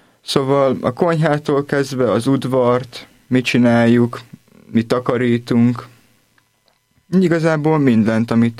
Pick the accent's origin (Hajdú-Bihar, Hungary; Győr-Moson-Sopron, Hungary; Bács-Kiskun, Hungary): Bács-Kiskun, Hungary; Kecskemét; also born or lived in Kalocsa; kecskeméti, Kalocsán születtem.